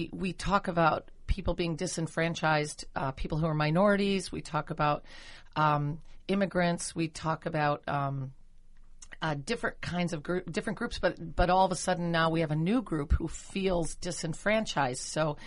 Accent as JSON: {"language": "English", "region": "Michigan", "country": "United States", "said": "Yeah, I guess I come from Michigan, which is a state that has a lot of different political views."}